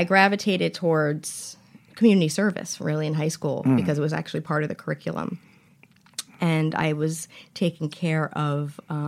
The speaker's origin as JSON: {"language": "English", "town": "New Haven", "region": "Connecticut", "country": "United States", "tie": "born or raised there", "said": "I grew up here in New Haven."}